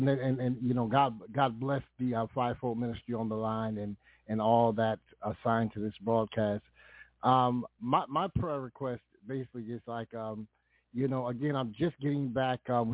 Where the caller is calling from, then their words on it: Connecticut, United States; I'm calling from Connecticut.